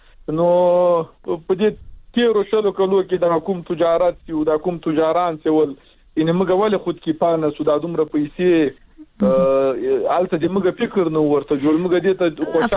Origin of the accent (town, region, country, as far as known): Logar, Afghanistan